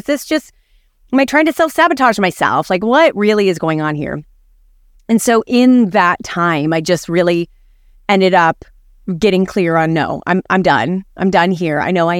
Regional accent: Arizona, United States; I'm a German American mutt, four or five generations in, but I was raised in the Southwest, desert of Arizona, right on the border of Mexico. One of six kids, and in a really, really tiny small town.

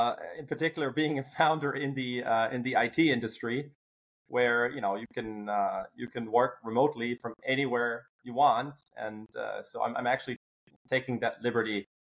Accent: Düsseldorf, North Rhine-Westphalia, Germany; As already mentioned, I was born and raised in Düsseldorf in Germany.

